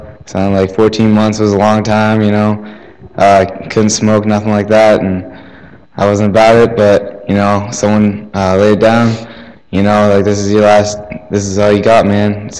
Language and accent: English; St. Mary's, Pennsylvania, United States; I'm 18. I'm from St. Mary's, Pennsylvania, kind of by Pittsburgh